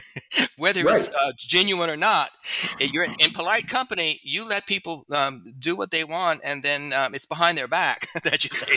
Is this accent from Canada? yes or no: no; Louisiana, United States; My home state of Louisiana was not a red state when I was little. It was a blue state, believe it or not, but it was a Dixiecrat.